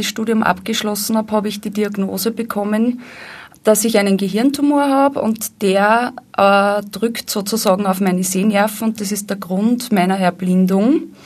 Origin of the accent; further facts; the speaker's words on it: Upper Austria, Austria; born there; now in Vienna, Austria; Ja, also ich bin eigentlich eine gebürtige Oberösterreicherin, das sage ich immer dazu. Habe eigentlich meine Kindergartenpädagogik-Ausbildung gemacht in Oberösterreich und nach der Matura hat es mich einfach nach Wien gezogen.